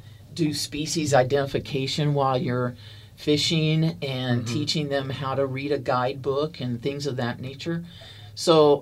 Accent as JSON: {"language": "English", "town": "Lexington", "region": "Missouri", "country": "United States", "tie": "born or raised there", "said": "No, I grew up in Lexington, Missouri, which is just 45 minutes north of here."}